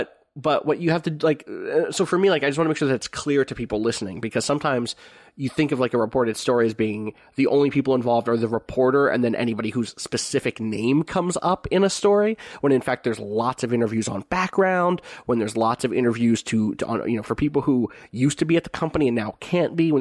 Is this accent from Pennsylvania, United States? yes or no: yes; Pennsylvania, United States; my hometown was on the edge of West Philadelphia and has a lot of first-generation immigrants and people of color and a huge range of wealth between its more suburban and urban sides